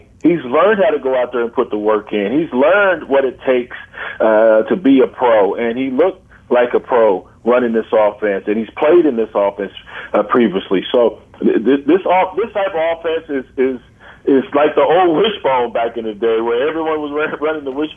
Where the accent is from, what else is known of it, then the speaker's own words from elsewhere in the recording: Texas, United States; And when I was growing up in West Texas, UIL wouldn't allow us to take part in football camps.